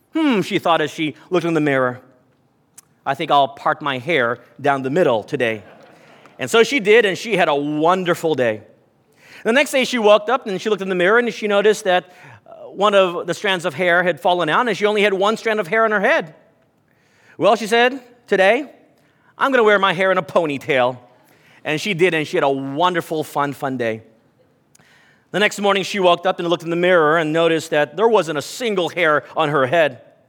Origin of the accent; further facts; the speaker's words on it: Texas, United States; although I'm a big guy, growing up in Texas, born and bred on Texas meat, I get over there and I'm a giant.